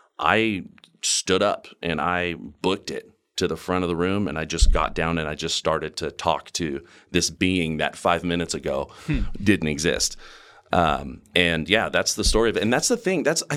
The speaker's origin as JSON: {"language": "English", "region": "California", "country": "United States", "tie": "born or raised there", "said": "I was raised, we call it the concrete jungle, where I'm from the Inland Empire"}